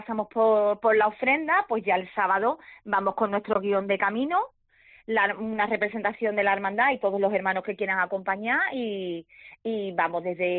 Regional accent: Huelva, Andalusia, Spain; Por ejemplo, yo no soy de Lepe es mi madre. ¿Sabes? Yo soy de aquí de la capital.

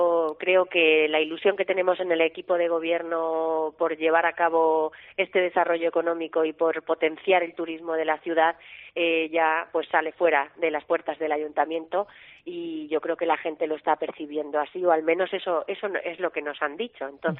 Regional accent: Albacete, Castilla-La Mancha, Spain; los que somos de Albacete pues podemos presumir de tener todas esas cualidades y llevarlos a gala cuando salimos de aquí, de Albacete.

